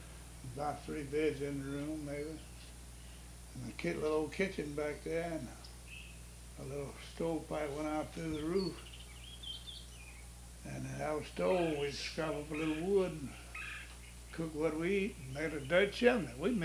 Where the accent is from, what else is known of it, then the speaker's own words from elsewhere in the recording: Utica, United States; born there; But I was born down around Utica.